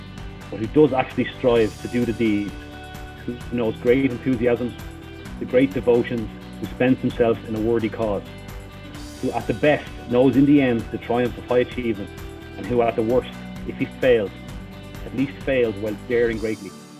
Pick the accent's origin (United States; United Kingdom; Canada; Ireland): Ireland; Cork, Munster; born there; my dad was a scout leader for years before I was born in Cork.